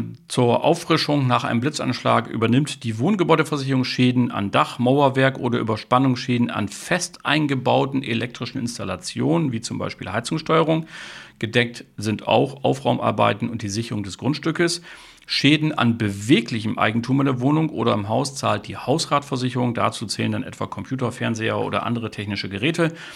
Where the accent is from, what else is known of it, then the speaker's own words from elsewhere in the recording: Germany; ich bin ja Deutscher, wir agieren ja alle immer ein bisschen sehr vorsichtig